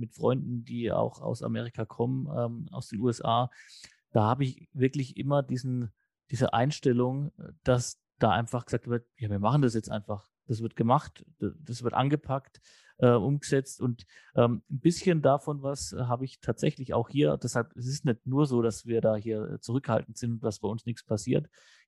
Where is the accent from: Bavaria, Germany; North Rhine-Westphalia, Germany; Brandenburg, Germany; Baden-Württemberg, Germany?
Bavaria, Germany; wir kommen sogar noch aus dem Fränkischen